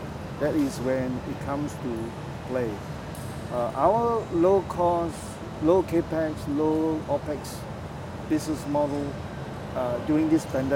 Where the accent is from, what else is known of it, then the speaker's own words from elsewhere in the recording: Penang, Malaysia; partly because I come from Penang, we are very good, we're very tight with our money.